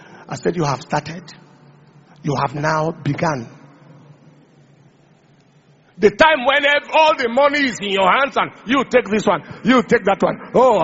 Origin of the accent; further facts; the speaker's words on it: Nigeria; that as a Nigerian, if my world is waiting for me, I must mark this world.